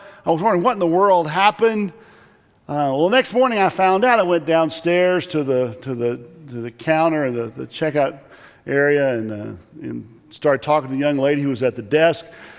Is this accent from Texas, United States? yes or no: yes; Texas, United States; I grew up in Texas, and we experienced drought a lot, but not so much earthquakes.